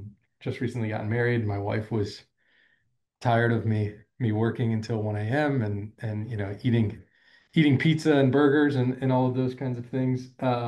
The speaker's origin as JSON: {"language": "English", "town": "Fort Myers", "region": "Florida", "country": "United States", "tie": "born or raised there", "said": "I grew up in Florida in Fort Myers, Naples area, so far down south."}